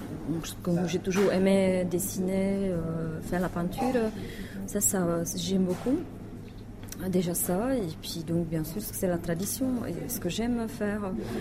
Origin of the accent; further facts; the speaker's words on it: North Moravia, Czechia; French is a second language; now in France; ça fait pratiquement 10 ans que je suis en Alsace. Je suis plus précisément, je suis de la Moravie du Nord, donc côté essénique.